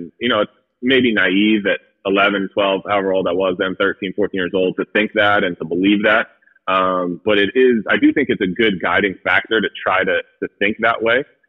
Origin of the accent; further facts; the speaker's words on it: Connecticut, United States; I grew up in Connecticut. It's 95% white.